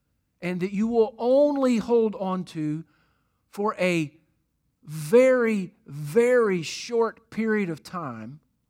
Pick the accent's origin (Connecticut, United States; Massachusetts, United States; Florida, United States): Florida, United States; Jacksonville; and he's born in Jacksonville, Florida, my hometown. All right, he's in a tree somewhere in Jacksonville, and he's hatching.